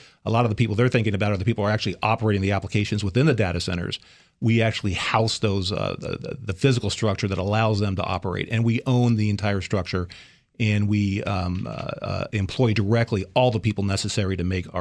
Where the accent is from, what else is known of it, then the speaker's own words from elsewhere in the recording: California, United States; So I'm actually from California, so I'm somewhat new to these areas.